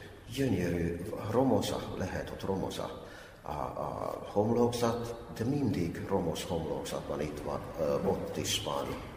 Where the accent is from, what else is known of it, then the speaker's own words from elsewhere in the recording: Finland; Hungarian is a second language; now in Hungary; és Finnországból jövök. Már több mint 17 évig élek Magyarországon